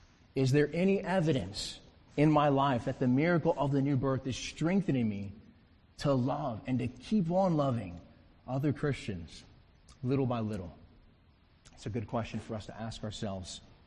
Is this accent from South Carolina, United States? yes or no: yes; South Carolina, United States; I grew up in South Carolina. I would have thought, man, there's no way grass can survive that.